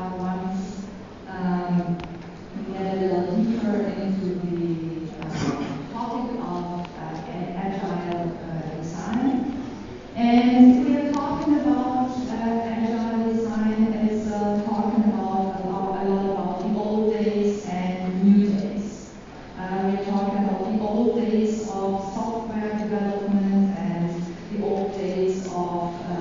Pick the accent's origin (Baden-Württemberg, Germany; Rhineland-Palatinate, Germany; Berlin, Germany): Berlin, Germany; from Berlin.